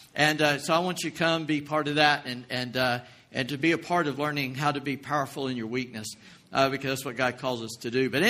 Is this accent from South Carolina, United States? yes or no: yes; North Charleston, South Carolina, United States; I grew up on Carlton Street in Charleston Heights, South Carolina, North Charleston, now, but the little sub area called Charleston Heights back in the day. And on my street, my mother was born 2 houses down from where I was born.